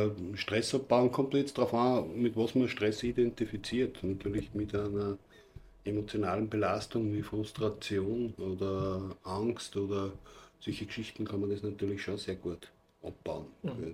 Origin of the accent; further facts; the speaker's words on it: Gmunden, Upper Austria, Austria; Ich bin in Gmunden in Salzkammergut geboren und meine Eltern waren eigentlich beide aus Bosnien.